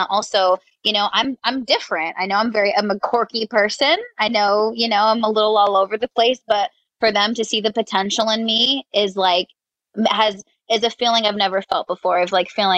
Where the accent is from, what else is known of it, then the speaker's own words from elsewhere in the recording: Stockton, California, United States; now in San Diego, United States; So I'm from Stockton, California. Stockton is like 45 minutes away from Sacramento, literally like the smallest town ever. Like, it's just very, very tiny. And then I moved to San Diego. I've been there for about like 9 years.